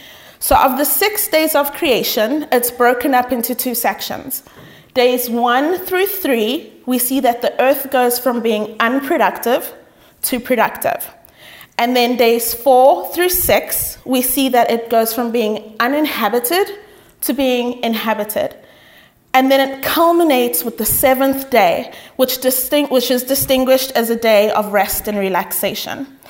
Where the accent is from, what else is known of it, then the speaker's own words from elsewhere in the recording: South Africa; first language Sotho; English is a second language; I am from South Africa. I know it sounds like I'm British / Australian / Haitian, you know, all sorts of things. I've even got France once, but no, I am South African. I am Sotho. That is my native language. That is my tribe.